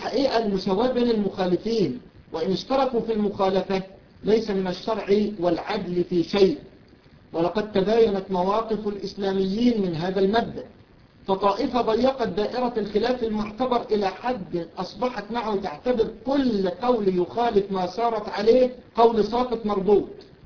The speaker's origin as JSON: {"language": "Arabic", "country": "Egypt", "said": "وهو من الشيوخ المشاهير عندنا في مصر وله وزنه في باب الفقه خاصة"}